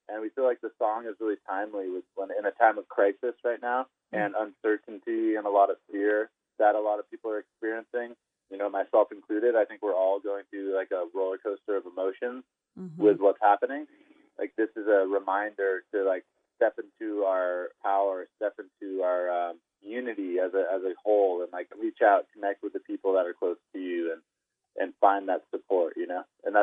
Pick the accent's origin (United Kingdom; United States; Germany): United States; Vermont; And I'm from Vermont, so I grew up listening to the jam band scene.